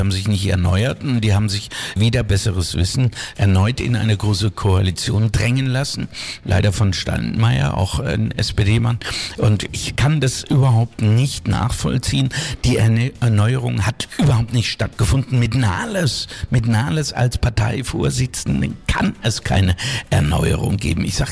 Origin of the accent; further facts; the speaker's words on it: Pfungstadt, Hesse, Germany; Ich war 6 Jahre Stadtverordneter in meiner Heimatstadt Pfungstadt, wo ich wohne.